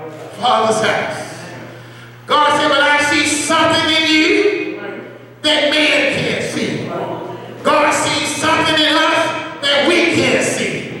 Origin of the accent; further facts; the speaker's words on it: the South, United States; I'm from South and say, well, Lord, y'all be there.